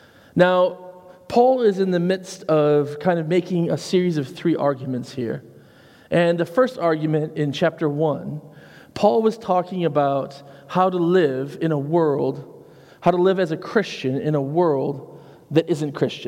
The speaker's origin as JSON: {"language": "English", "country": "United States", "tie": "born or raised there", "said": "we're growing up in America, we didn't have uniforms"}